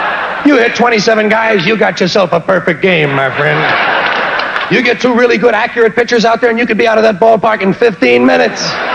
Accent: United States; I'm an American. Give me a little violence and I'm a happy guy.

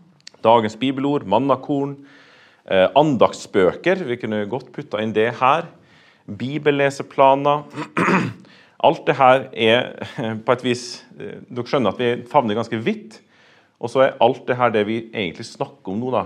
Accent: Trøndelag, Norway; now in Northern Norway; Jeg fra Trøndelag, helt nord I Trøndelag, opp mot Nordland, eller mot kysten, opp mot Nordland fylket. Men jeg har bodd hele mitt voksne liv I litt ulike plasser I Nord-Norge.

